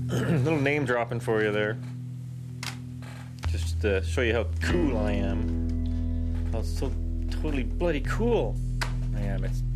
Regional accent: Tacoma, Washington, United States; also born or lived in Gig Harbor / Seattle; now in Canada; I told you they're a band from Tacoma, my hometown, Washington, where I was raised until I was about 12, and then we moved to Gig Harbor, Washington, and then eventually lived in Seattle for a while, and then before moving up to Canada

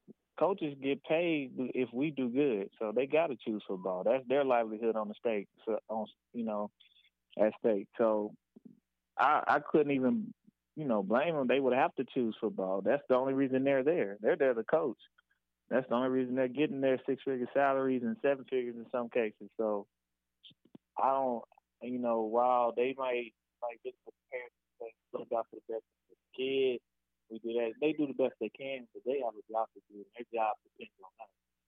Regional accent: Texas, United States; moved away as an adult; I was from Texas, so going up to Ohio, that was my first time moving away from home.

